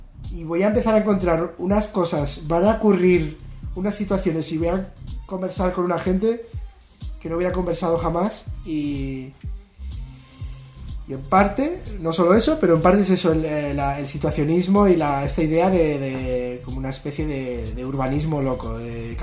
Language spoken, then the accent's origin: Spanish; Pamplona, Navarre, Spain; born there; moved away as an adult; now in Valencia, Spain; yo nací en Pamplona, pero a los 18 me fui a Valencia. Ah. Y ya llevo más años en Valencia que en Pamplona.